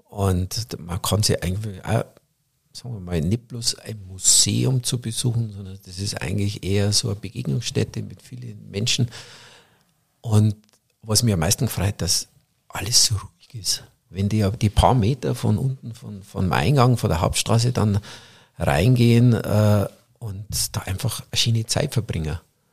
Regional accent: Bavaria, Germany; bei uns in Bayern

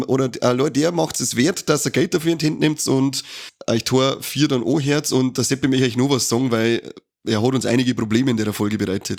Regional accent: Bavaria, Germany; Und in Bayern sagt man mal, oder bei uns in Niederbayern, nur als Ruch kommst du durch.

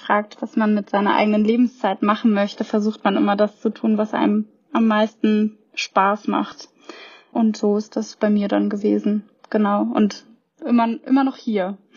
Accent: Hamburg, Germany; also born or lived in Argentina; Ich komme aus Hamburg

